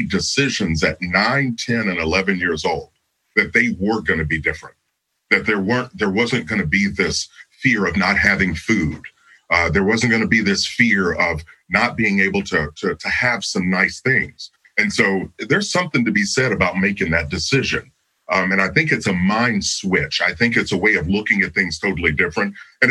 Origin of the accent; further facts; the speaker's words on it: Kentucky, United States; I grew up in Kentucky, so there are fields everywhere.